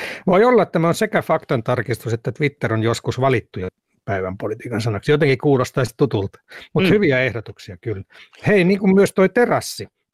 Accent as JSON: {"language": "Finnish", "town": "Salla", "region": "Lapland", "country": "Finland", "tie": "born or raised there", "said": "Kävi muun muassa kotikulmillani Sallassa"}